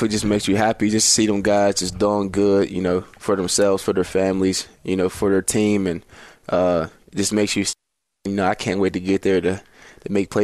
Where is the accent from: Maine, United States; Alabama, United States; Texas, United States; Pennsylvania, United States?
Pennsylvania, United States; it just feels good to go back to Penn State and play, you know, in my home state.